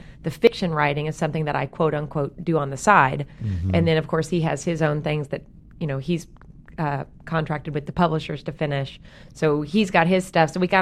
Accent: Texas, United States; accent: Texas; now in Los Angeles, United States; Yeah, I live here in L.A., but I'm definitely from Texas. And I was just home for holidays, so I'm like full Texas right now. I still like the accent is super strong because it was nothing but family and friends.

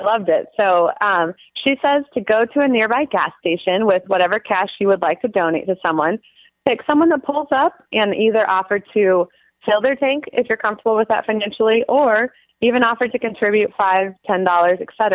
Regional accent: Boise, Idaho, United States; Yes, good old Boise, Idaho, my hometown.

